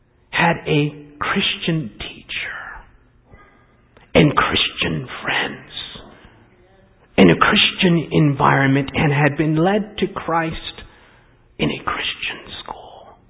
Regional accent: Washington, District of Columbia, United States; born there; Now, I'm the son of Korean immigrants. I was born in Washington, D.C. My parents came to this country from Korea, went to a Korean church.

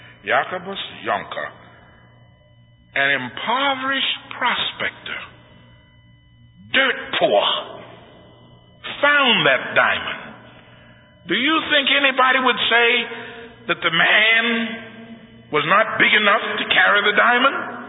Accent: Philadelphia, Pennsylvania, United States; also born or lived in New Jersey / New York; I was brought up in the Northeast, Philadelphia, and New Jersey, and New York. And first time I'd been in the South like that.

